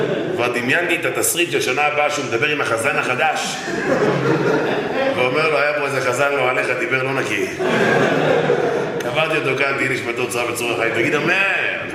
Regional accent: Bnei Brak, Tel Aviv District, Israel; ואני בתור בני ברקי, סקרה, אתם יודעים, בני ברקי, רוצים לדעת הכל

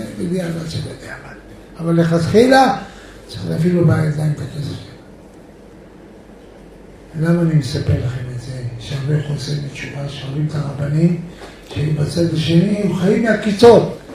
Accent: Holon, Tel Aviv District, Israel; אני לא גדלתי את זה, אני גדלתי בחולון.

